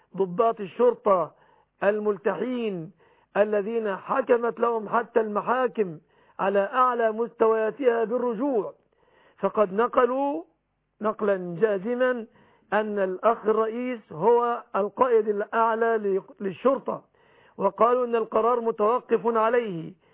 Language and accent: Arabic; Egypt; يحفظ بلادنا مصر